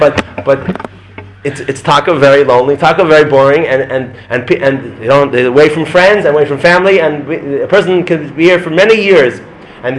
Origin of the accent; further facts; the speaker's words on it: Bnei Brak, Tel Aviv District, Israel; now in Jerusalem, Israel; because I'm from Bnei Brak, and I'm in Shalayim now